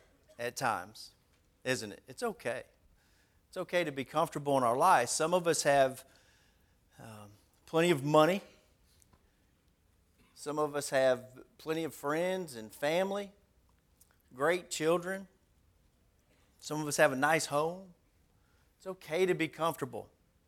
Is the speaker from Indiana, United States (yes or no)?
yes; South Bend, Indiana, United States; I'll take this time in the pulpit to say I'm from South Bend, Indiana.